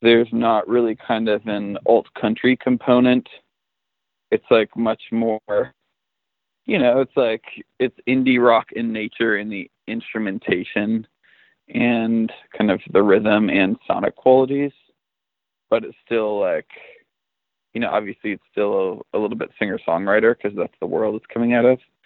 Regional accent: Alberta, Canada; I grew up in Alberta.

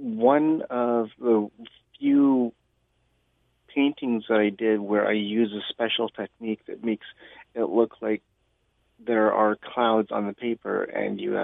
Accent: Vancouver, British Columbia, Canada; born and raised in Vancouver, lived my entire life in South Vancouver.

